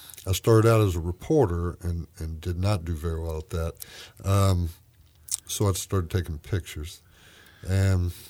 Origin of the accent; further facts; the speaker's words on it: Shelbyville, Tennessee, United States; also born or lived in Montgomery; I'm from Shelbyville, Tennessee.